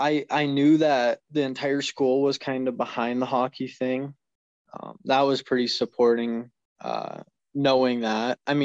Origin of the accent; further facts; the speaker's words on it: Havre, Montana, United States; I'm closer to the border than I am my hometown. It's the closest hometown everybody knows here. And Montana. It's Havre.